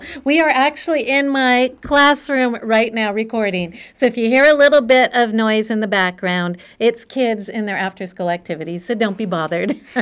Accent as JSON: {"language": "English", "country": "Canada", "moved": "as an adult", "lives_now": "China", "said": "I'm a Canadian gal living in China with my clan. I haven't actually lived in Canada since I was 27, and I'm just edging up on 56 now"}